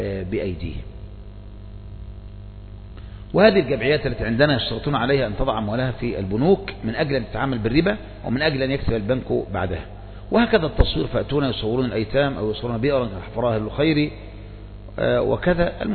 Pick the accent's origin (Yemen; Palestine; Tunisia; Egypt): Yemen; والجمعيات التي عندنا في اليمن جمعيات مغلفة